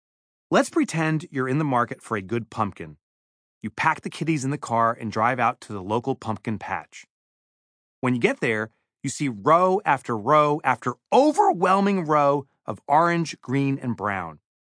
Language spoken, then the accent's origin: English; New Jersey, United States; I'm from New Jersey.